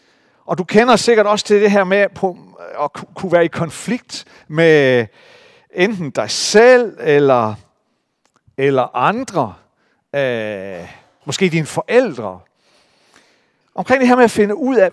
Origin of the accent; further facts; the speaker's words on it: Central Denmark Region, Denmark; dernede i Midtjylland. Jeg har nok været sådan 9-10 år. Så i den der lille landsby, hvor jeg voksede op, så blev der etableret en danseskole.